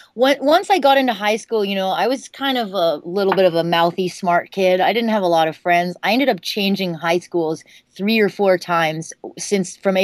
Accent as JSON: {"language": "English", "town": "Vancouver", "region": "British Columbia", "country": "Canada", "tie": "born or raised there", "said": "I grew up in Vancouver, which is 2.5 hours north of Seattle."}